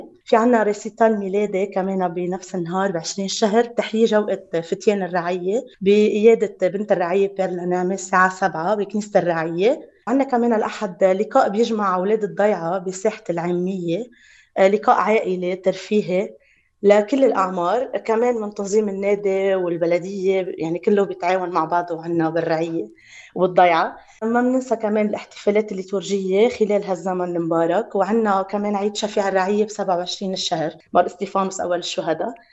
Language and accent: Arabic; Lebanon; نحن كلبنانية